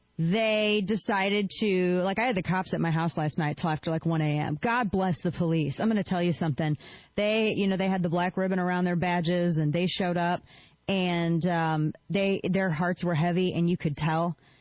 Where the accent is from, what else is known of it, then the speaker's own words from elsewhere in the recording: the Ozarks, United States; I'm from the Ozarks. My uncle's got a pig farm.